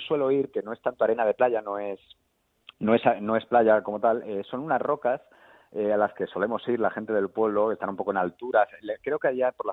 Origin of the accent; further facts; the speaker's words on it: Getafe, Community of Madrid, Spain; Y tampoco nací en Getafe, porque yo nací en Madrid. Lo que pasa es que al año y medio me fui a vivir a Getafe, pero yo siento que he nacido en Getafe.